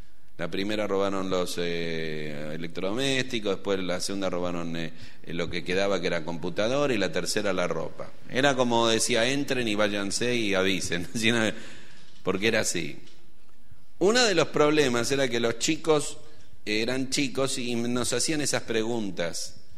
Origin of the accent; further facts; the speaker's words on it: Argentina; En este año votamos, somos argentinos, el celeste y blanco